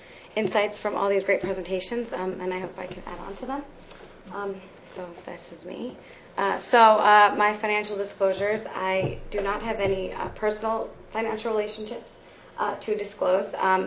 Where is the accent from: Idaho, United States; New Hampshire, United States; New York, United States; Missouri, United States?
New York, United States; also born or lived in Boston; I'm from New York, I lived in Boston